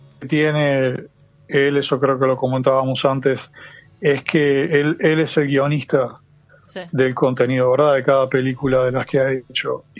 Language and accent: Spanish; Montevideo, Uruguay; Soy de Malvin, sí. Me crié en Malvin.